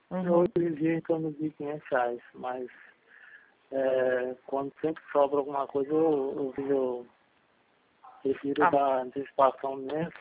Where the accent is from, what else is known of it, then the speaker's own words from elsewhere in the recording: Serra Negra, São Paulo, Brazil; born there; Não. Eu sou nascido em Serra Negra.